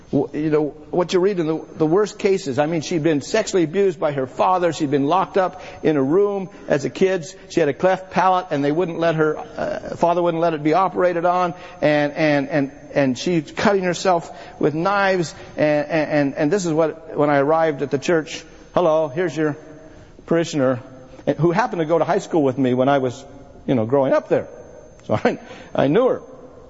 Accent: Aspen, Colorado, United States; When I grew up in Aspen, Colorado, and after I got converted

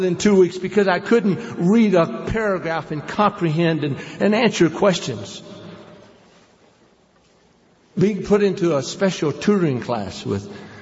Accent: United States; The Indians are very gracious and kind, but in the hospital, they were so upset that I was there as an American.

